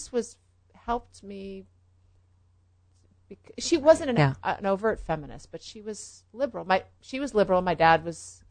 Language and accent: English; West Cornwall, Connecticut, United States; also born or lived in Massachusetts; In West Cornwall, Connecticut.